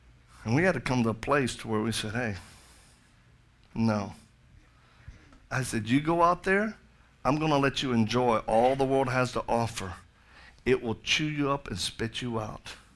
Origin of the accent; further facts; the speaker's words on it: Louisiana, United States; I'm from Louisiana. They do stuff like that. They let the bayou do the justice.